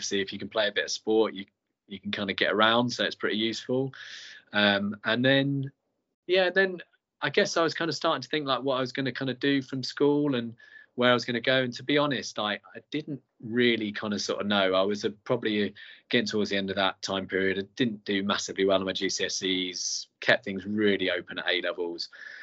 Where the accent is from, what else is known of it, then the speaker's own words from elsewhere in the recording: South East England, United Kingdom; So I'm from deepest, darkest Sussex, which is so East Sussex near Brighton, really.